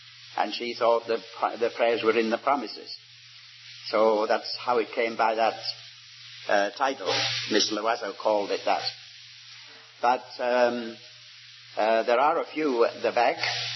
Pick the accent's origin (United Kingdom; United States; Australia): United Kingdom; Yorkshire and the Humber; accent: Yorkshire; moved away; also born or lived in China / Sri Lanka; Originally, I suppose, I'm from Scottish stock, but my parents came over the border, so were brought up in Yorkshire, England. So I have a bit of a Yorkshire tongue, though I burr my R's a little bit to prove that I'm Scottish.